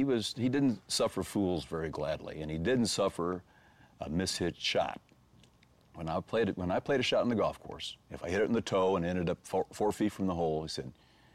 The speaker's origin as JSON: {"language": "English", "town": "Kansas City", "region": "Missouri", "country": "United States", "tie": "born or raised there", "said": "Well, I grew up here in Kansas City, and my dad was a member of the Kansas City Country Club"}